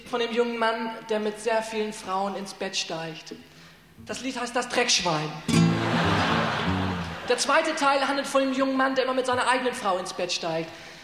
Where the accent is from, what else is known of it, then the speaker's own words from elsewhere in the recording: Omsk, Omsk Oblast, Russia; German is a second language; now in Germany; Aus meiner Heimatstadt Omsk.